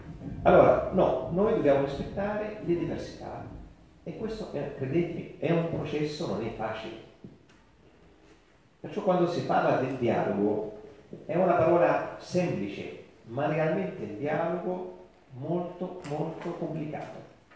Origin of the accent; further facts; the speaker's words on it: Hebron, West Bank, Palestine; Io sono nato e cresciuto in Palestina, nella città di Hebron, dove Hebron tutti i musulmani